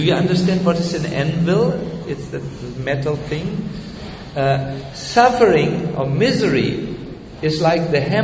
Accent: Germany; We are from Germany. We are very stubborn people.

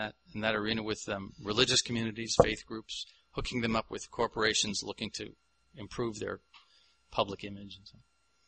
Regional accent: New York, United States; I'm a New Yorker, or I guess I should pronounce it properly. I'm a New Yorker. And I joined Krishna Consciousness in London in 1969 when I was 19 years old and stayed in temples for 13 years.

